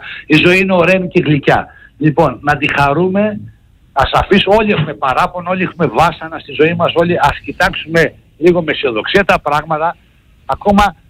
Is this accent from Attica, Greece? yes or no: yes; Athens, Attica, Greece; επειδή εγώ κατάγομαι και από Αθήνα, είμαι Αθηναίος